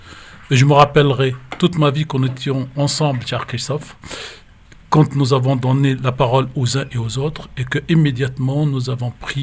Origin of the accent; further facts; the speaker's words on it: Tunisia; moved away; vous savez, j'ai quitté la Tunisie pour pouvoir continuer à dire ce que j'ai envie de dire quand je ne suis pas d'accord.